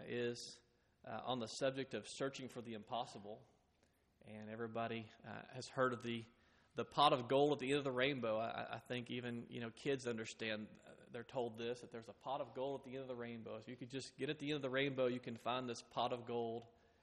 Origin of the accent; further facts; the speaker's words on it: Fort Worth, Texas, United States; And growing up in Fort Worth, I didn't realize there were two 35s.